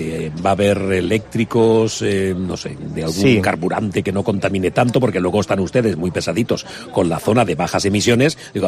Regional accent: Castellón, Valencian Community, Spain; Al final, de Castellón. Sí, yo soy maíz de Castellón.

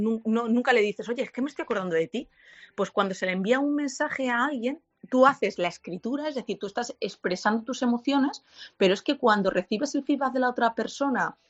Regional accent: Spain; en una cultura colectivista, que somos los españoles.

